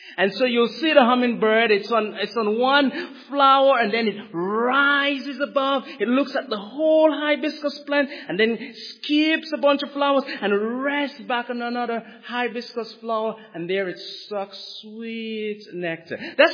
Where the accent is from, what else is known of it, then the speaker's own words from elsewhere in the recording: Dominica; I was raised in the Caribbean, in a small island called Dominica.